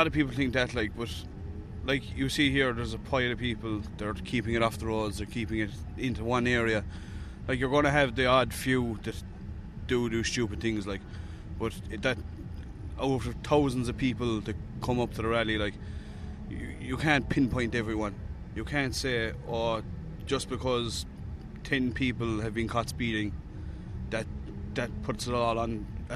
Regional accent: Tralee, County Kerry, Ireland; I'm from Tralee, County Kerry. There's nothing like this at home.

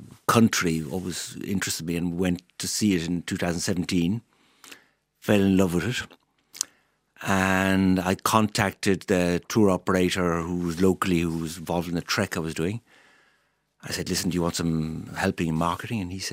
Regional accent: Dublin, County Dublin, Ireland; moved away as an adult; also born or lived in Clonmel; now in France; And most of my life in Stillorgan in Dublin. And I moved to France in 86 with the Irish Tourist Board.

